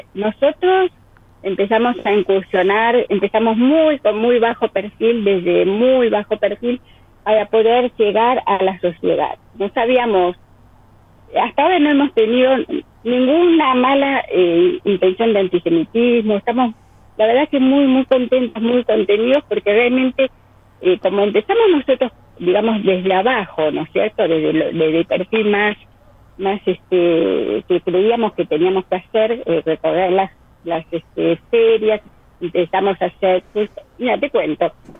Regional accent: Buenos Aires, Argentina; now in Ushuaia, Argentina; Cuando yo llegué a Ushuaia hace unos cuantos años, también buscaba comunidad, porque también vengo de Buenos Aires

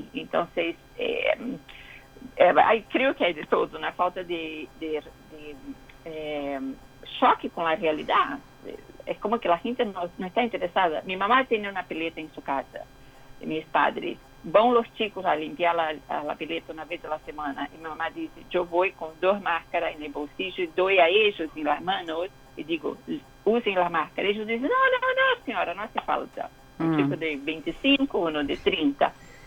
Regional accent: Rio de Janeiro, Brazil; Yo soy de Río, hay amigos del colegio de Río

